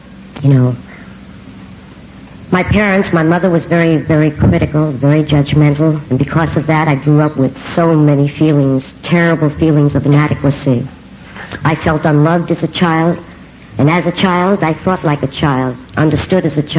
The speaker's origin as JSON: {"language": "English", "town": "New York City", "region": "New York", "country": "United States", "tie": "born there", "also_born_or_lived": "California", "accent": "New York", "said": "I was born in New York City. I love those accents. I lived 40 years in California and I can't get rid of my New York accent."}